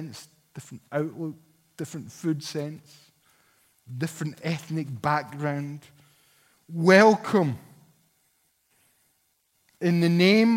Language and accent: English; Paisley, Scotland, United Kingdom; I'm from Paisley. I was brought up with bigotry. It's what we breathe. It was all around the southwest of Scotland